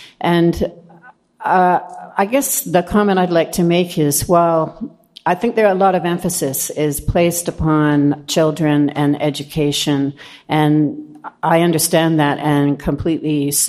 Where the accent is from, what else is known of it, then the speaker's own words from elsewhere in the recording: St. Catharines, Ontario, Canada; Just wanted to add a little tiny piece for, I'm from St. Catharines